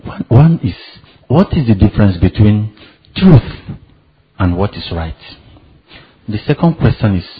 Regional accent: Nigeria; I'm from Nigeria.

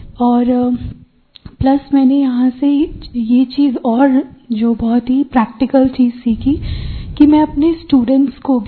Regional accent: Bihar, India; और हम सब पश्चिम बिहार से हैं

